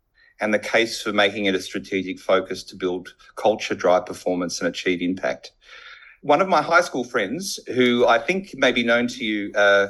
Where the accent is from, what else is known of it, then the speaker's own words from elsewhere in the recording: Victoria, Australia; I was born and raised in Gippsland, very studious and musical and entrepreneurial.